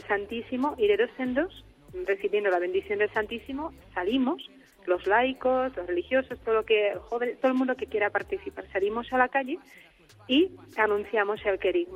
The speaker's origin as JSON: {"language": "Spanish", "country": "Czechia", "second_language": "Spanish", "said": "De la República Checa."}